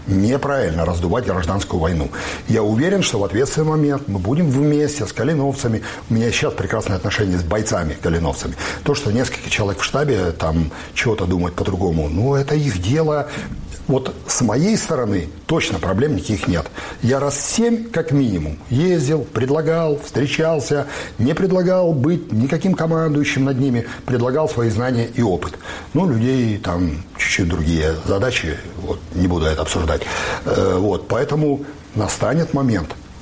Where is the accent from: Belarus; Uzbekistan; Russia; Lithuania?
Belarus; now in Ukraine; Мы, белорусы, которые есть сейчас в Украине